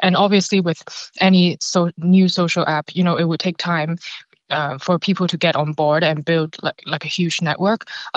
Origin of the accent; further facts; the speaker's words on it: Hong Kong; I'm from Hong Kong